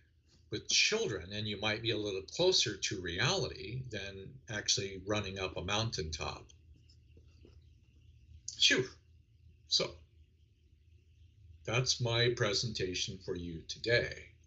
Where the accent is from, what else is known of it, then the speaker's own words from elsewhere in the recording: United States; my great country, as an American